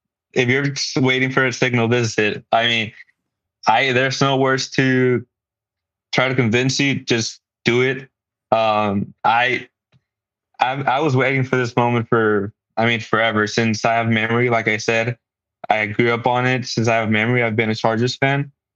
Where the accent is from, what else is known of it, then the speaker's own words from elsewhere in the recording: San Diego, California, United States; And as I grew up around San Diego, my dad took me to football games, and I just grew up in the sport.